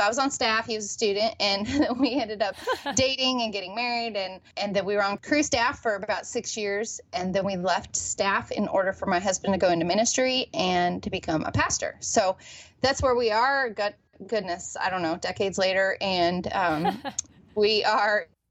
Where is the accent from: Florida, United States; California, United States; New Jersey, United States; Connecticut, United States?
California, United States; I'm picking up from Southern California, moving across the country.